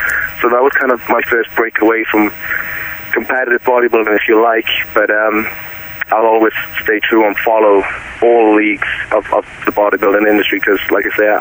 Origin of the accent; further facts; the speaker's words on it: Swansea, Wales, United Kingdom; Yep, I'm from Swansea, Wales. So I've got a way away from here.